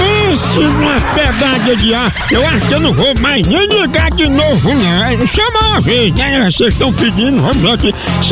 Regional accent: Northeast Region, Brazil; Fiquei, que é lá no interior, eu sou de Cachoeira do Sapo

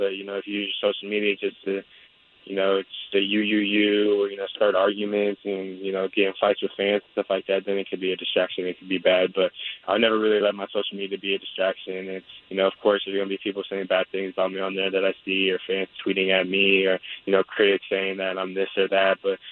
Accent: California, United States; everyone thinks I should be a Warrior fan because I'm from the Bay, but what I've experienced in the Bay Area is just a lot of bandwagon Warrior fans.

